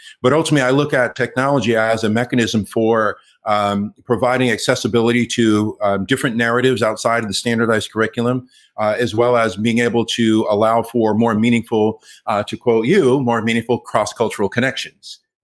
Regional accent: Los Angeles, California, United States; So I grew up here in Los Angeles. I'm LA through and through. I went to UCLA, go Bruins.

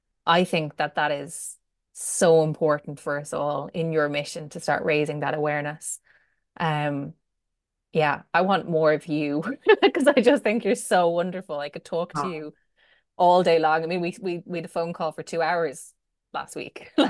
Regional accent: Ireland; I think as Irish women, we're pretty good at it.

